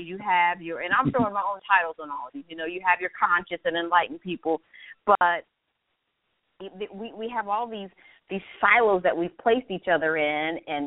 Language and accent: English; Maryland, United States; and I'm from Maryland, so I fully well know what DP's talking about